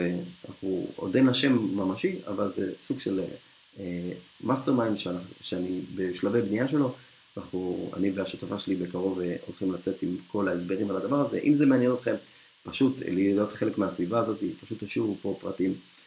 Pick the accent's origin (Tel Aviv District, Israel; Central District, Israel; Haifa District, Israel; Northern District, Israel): Central District, Israel; Netanya; אני גדלתי בנתניה, ותמיד בכיכר העיר היה כרכרות של סוסים